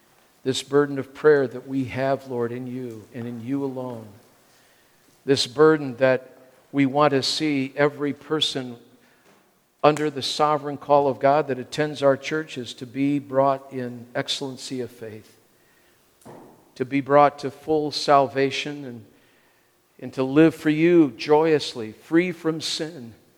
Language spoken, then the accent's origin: English; Wheaton, Illinois, United States; Growing up in Wheaton, I grew up thinking if I didn't dance and didn't drink and didn't smoke and didn't play cards and didn't go to movies that I had reached this pinnacle of holiness